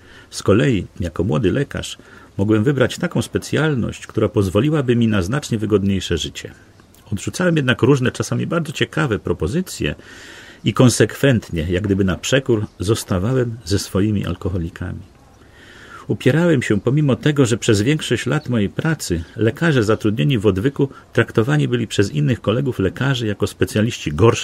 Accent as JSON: {"language": "Polish", "town": "Warsaw", "region": "Masovian Voivodeship", "country": "Poland", "tie": "born or raised there", "also_born_or_lived": "Navahrudak, Belarus", "said": "Po wojnie losy rzuciły moją rodzinę do Warszawy. Zamieszkaliśmy na Pradze, na Szmulkach, znanych z dużego nasycenia szemranym towarzystwem. Tu byłem ministrantem, tu ukończyłem podstawówkę i ogólniak"}